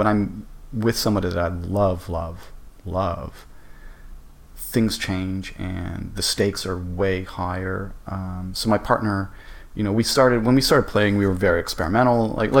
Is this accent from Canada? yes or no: yes; Toronto, Ontario, Canada; growing up in Toronto, which is the culture here is very, very puritanical. It's very old school Protestant.